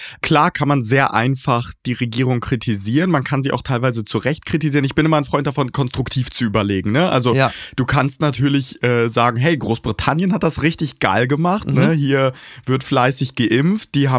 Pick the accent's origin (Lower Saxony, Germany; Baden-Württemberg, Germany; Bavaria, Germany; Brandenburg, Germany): Lower Saxony, Germany; Bad Pyrmont; ich komme aus Bad Pyrmont. Das ist ziemlich auf dem Land.